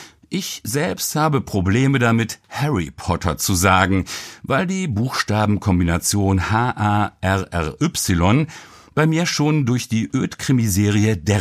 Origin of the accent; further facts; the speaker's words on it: Germany; Ah, Alemannia, schallte es dann fröhlich, samt einer begeisterten Lobpreisung meiner Heimat.